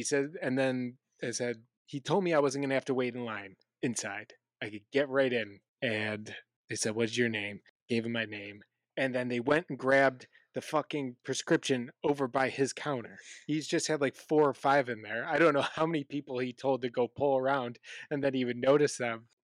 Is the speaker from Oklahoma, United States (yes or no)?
no; Cleveland, Ohio, United States; because we knew her as … growing up in Cleveland